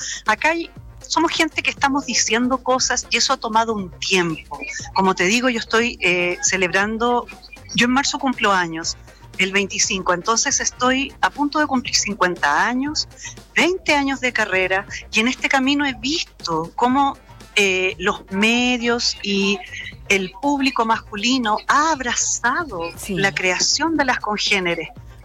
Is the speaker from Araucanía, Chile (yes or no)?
yes; Traiguén, Araucanía, Chile; Yo crecí en Traiguén, ya tengo 50 años, mis relatos son de una mujer grande